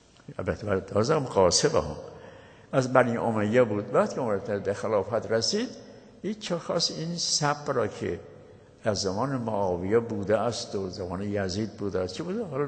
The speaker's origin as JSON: {"language": "Persian", "town": "Mashhad", "region": "Razavi Khorasan", "country": "Iran", "said": "خب اون یک مشهده، ما هم مشهدیم دیگه"}